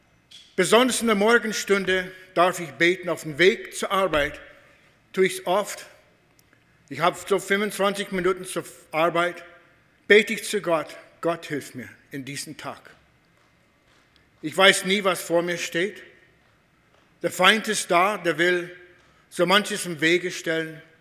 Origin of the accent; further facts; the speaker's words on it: Canada; German is a second language; Wir kommen aus Kanada. Wir haben Bilder gesehen, aber nie hier gewesen.